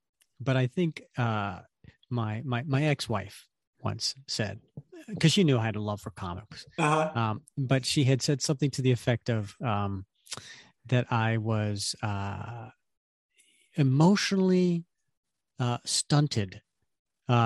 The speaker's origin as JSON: {"language": "English", "region": "Delaware", "country": "United States", "tie": "born or raised there", "said": "I grew up in Delaware, right? Born and raised in Delaware"}